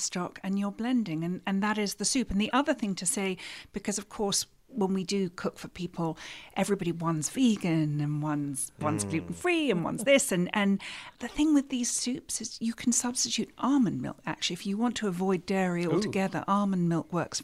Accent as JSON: {"language": "English", "region": "England", "country": "United Kingdom", "tie": "born or raised there", "said": "growing up in England"}